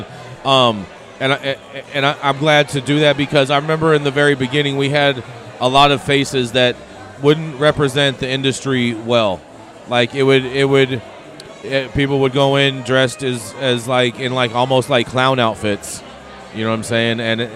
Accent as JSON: {"language": "English", "town": "Pittsburg", "region": "California", "country": "United States", "tie": "born or raised there", "said": "Bay Area. I grew up in the Bay Area. I grew up in Pittsburgh. It's probably about 30 minutes east of Oakland."}